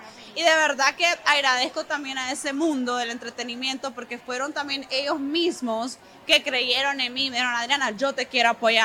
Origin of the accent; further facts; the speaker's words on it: Nicaragua; No, pero es que vamos a un evento y son 10 venezolanas y yo, ah, nicaragüense.